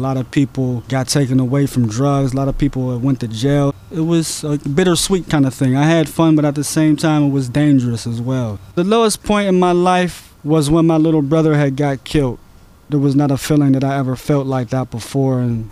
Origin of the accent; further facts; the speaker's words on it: Pittsburgh, Pennsylvania, United States; I was born on April 12th, 1976. Actually, I was born in Pittsburgh, PA. Grew up in Bellsouver on the south side of Pittsburgh.